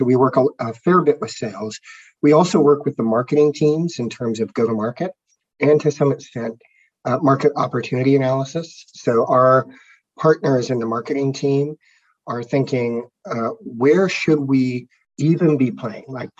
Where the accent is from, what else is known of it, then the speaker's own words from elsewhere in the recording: Palo Alto, California, United States; moved away as an adult; now in Bellevue, United States; I'm from California. I grew up in Palo Alto and actually moved up to Washington for Concur about 11 years ago.